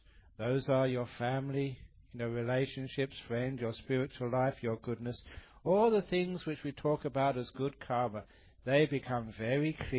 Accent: London, United Kingdom; Because, you know, I grew up in London.

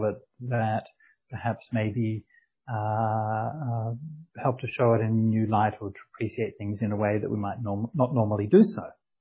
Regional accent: Australia; I was brought up as a Catholic, and I was brought up as an Australian Catholic

